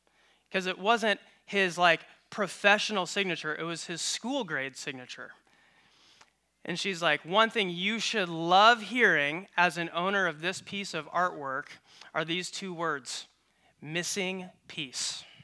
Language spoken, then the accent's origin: English; Iowa, United States; But I have lived in Iowa my whole life, born and raised in Northwest Iowa, rural Iowa.